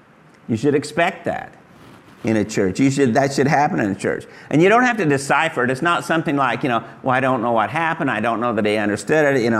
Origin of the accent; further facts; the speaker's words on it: Wichita, Kansas, United States; And so growing up, I grew up in Kansas. This has been my home all this time. Grew up in Wichita, mostly South Wichita.